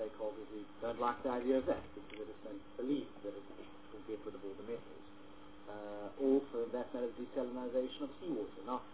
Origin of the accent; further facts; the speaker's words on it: Durban, KwaZulu-Natal, South Africa; I mean, I'm from Durban